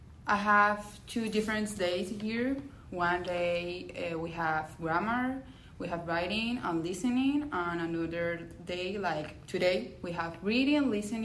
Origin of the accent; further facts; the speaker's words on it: Venezuela; also born or lived in Spain; now in United States; Okay. I'm from Venezuela, but I was living in Spain.